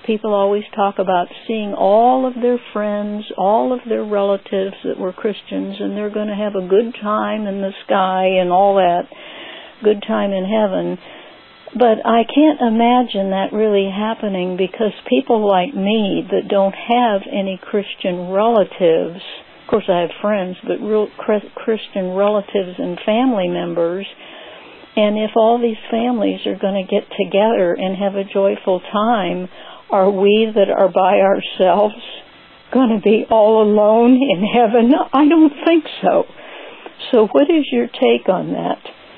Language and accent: English; Georgia, United States; I'm from the North Georgia Mountains, and I have a question. I'm 73, I'm going to be 74 in August